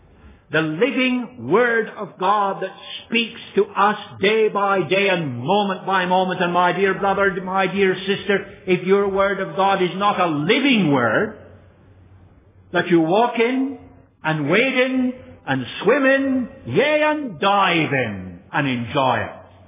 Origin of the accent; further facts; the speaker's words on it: Australia; I'm an Australian with a passport to prove it.